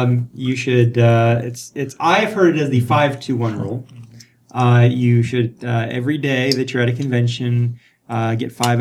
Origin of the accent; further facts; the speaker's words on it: North Carolina, United States; And sorry, I'm from North Carolina.